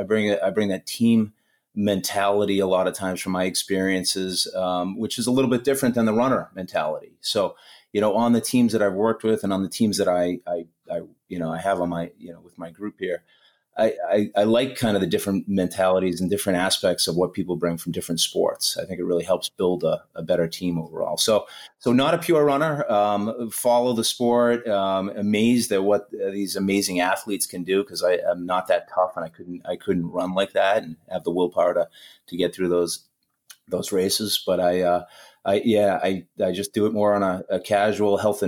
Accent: Foxborough, Massachusetts, United States; So anyway, so I grew up in Foxborough. I went to the University of Rhode Island.

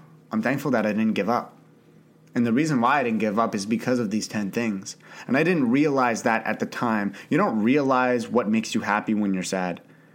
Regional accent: Canada; I grew up in Canada. I live in Ottawa, Canada

